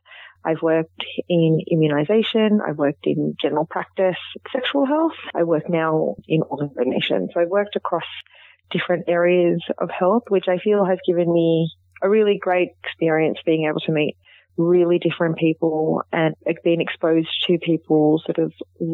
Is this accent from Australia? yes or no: yes; Canberra, Australian Capital Territory, Australia; I grew up in Canberra, born and raised in Canberra. My parents are of Indian background. My dad migrated here in the 70s, and my mum and he got married in the early 80s, and they settled in Canberra.